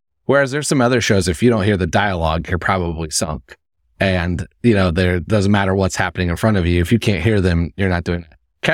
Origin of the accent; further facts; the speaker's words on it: Indiana, United States; growing up in Indiana, I've seen a lot of touring Broadway